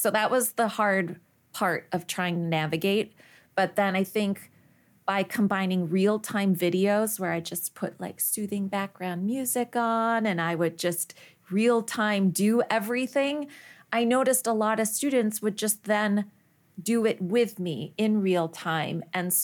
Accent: United Kingdom; But then I also realized I'm British with no chin, and it's an ugly cry.

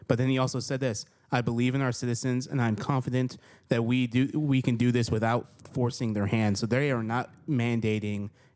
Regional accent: New York, United States; So I would have pizza and wings, of course, because I'm from New York.

